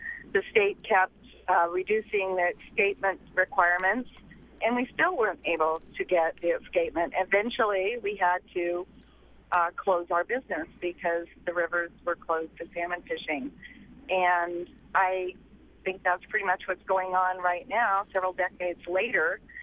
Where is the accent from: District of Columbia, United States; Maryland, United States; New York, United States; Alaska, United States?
Alaska, United States; Big Lake; I'm from the Big Lake area